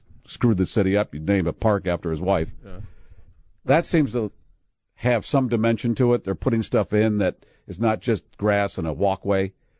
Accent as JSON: {"language": "English", "town": "Chicago", "region": "Illinois", "country": "United States", "said": "When we were in Los Angeles, a woman that was working at the hotel, when she heard we're from Chicago, she said, oh, this was Friday."}